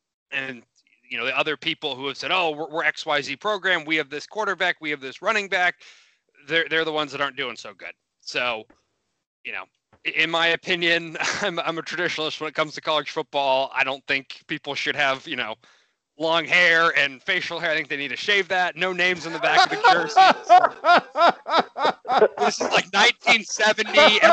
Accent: Florida, United States; born there; I'm not from Ohio. I mean, I was born in Florida, so I don't get it.

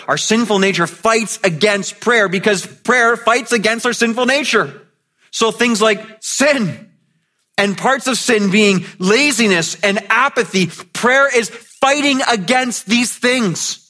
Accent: Mississauga, Ontario, Canada; born or raised there

